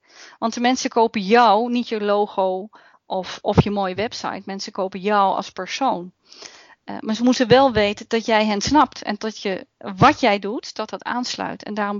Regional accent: The Hague, South Holland, Netherlands; ik kom oorspronkelijk uit Den Haag

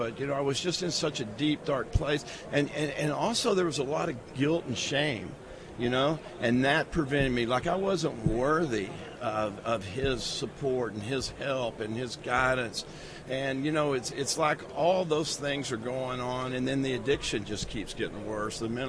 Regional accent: Texas, United States; I was raised Southern Baptist in the Bible Belt, you know, in East Texas.

